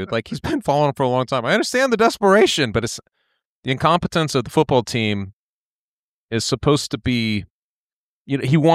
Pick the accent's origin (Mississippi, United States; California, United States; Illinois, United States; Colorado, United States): Colorado, United States; Denver; no, I'm not in Denver anymore. I grew up in Denver. So your heart stays in Denver on those ways.